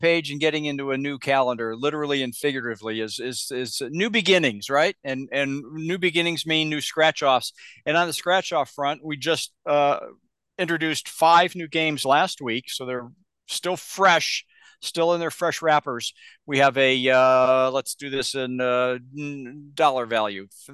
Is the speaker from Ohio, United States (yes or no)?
yes; Ohio, United States; I'm born and bred in Ohio